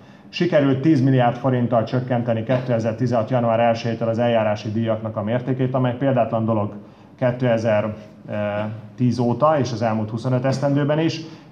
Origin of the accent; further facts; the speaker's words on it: Hódmezővásárhely, Csongrád-Csanád, Hungary; megtisztelő nekem hódmezővásárhelyiként